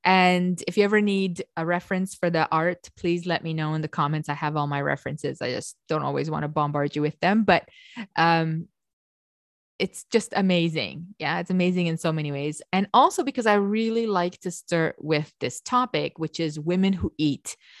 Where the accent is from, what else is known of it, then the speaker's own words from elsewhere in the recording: Romania; growing up in Romania, the way we read is the way it's written.